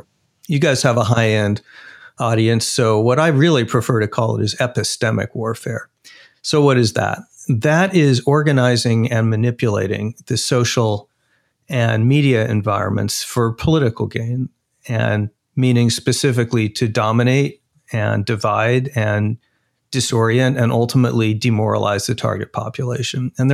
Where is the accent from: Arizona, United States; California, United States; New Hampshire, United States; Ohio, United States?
Arizona, United States; I would point to my home state, Arizona, where there's a so-called vote audit going on.